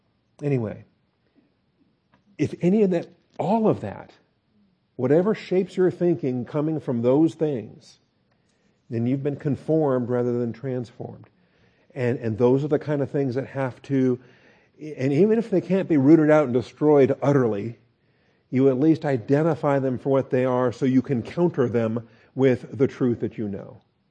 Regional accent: United States; born there; I could have been born a Uyghur in communist China, but I was born in America, and praise God for that.

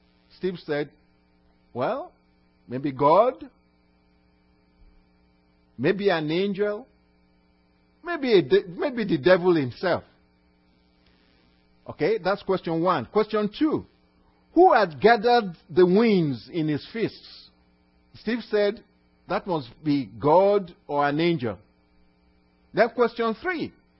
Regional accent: Nigeria; now in United States; from Nigeria, originally from Nigeria. But when I tell people, they said, oh, you speak with an accent. Where are you from? I just tell them I'm from West Texas.

